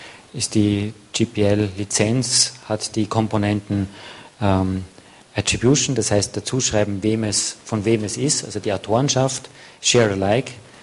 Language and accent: German; Austria; da sind wir natürlich als Österreicher klein